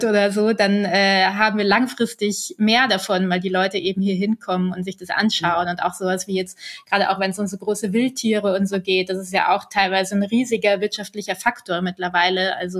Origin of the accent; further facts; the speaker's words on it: Munich, Bavaria, Germany; ich bin ja in München geboren und aufgewachsen und ich bin aber irgendwie so ein Nordseekind so ein bisschen.